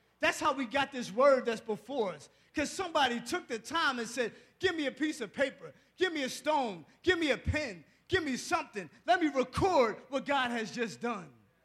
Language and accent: English; Philadelphia, Pennsylvania, United States; I told you I'm from Philly, so it's how we do.